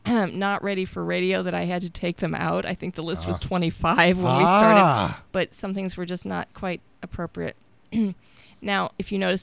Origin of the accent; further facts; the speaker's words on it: Ireland; Well, it's kind of. It's about blessings, and I'm Irish.